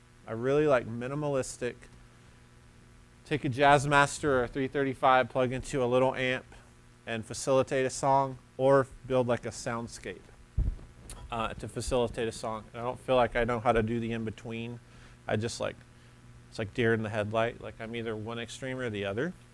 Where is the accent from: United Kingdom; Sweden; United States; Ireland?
United States; Muscle Shoals, Alabama; So I have these very Southern roots. I grew up in Muscle Shoals, Alabama.